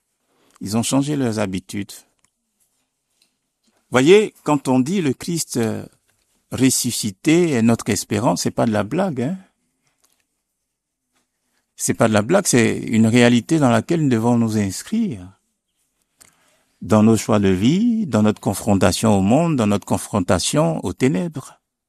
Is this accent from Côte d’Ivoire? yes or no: yes; Côte d’Ivoire; now in Switzerland; Alors moi, je suis originaire de la Côte d'Ivoire. Je sais que j'ai exercé comme prêtre en Afrique.